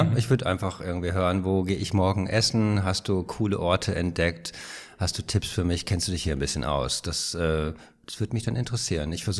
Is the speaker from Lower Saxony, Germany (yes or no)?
no; Rheine, North Rhine-Westphalia, Germany; born there; now in Berlin, Germany; Ich wohne in Berlin. Ich lebe in Berlin. Geboren bin ich in Rheine. Das ist eine kleine Stadt im Münsterland.